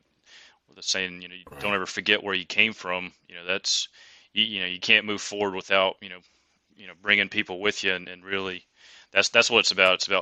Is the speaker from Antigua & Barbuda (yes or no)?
no; Fayetteville, North Carolina, United States; Well, so originally I was from close to Fayetteville, North Carolina. So it's kind of a rural area, Fayetteville, mm-hmm. if anybody's familiar with that area. but I grew up around there, North Carolina native my whole life.